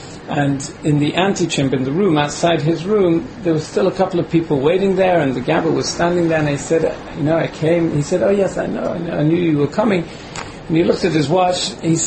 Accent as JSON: {"language": "English", "town": "Manchester", "region": "North West England", "country": "United Kingdom", "tie": "born or raised there", "also_born_or_lived": "United States", "said": "I grew up here in England, in Manchester. Went on to yeshivas in America."}